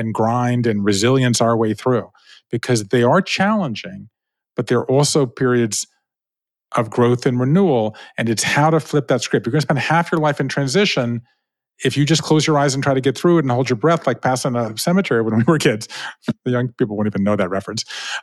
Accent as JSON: {"language": "English", "town": "Savannah", "region": "Georgia", "country": "United States", "tie": "born or raised there", "said": "So I grew up in Savannah, Georgia, right? 5 generations of Jews in the South."}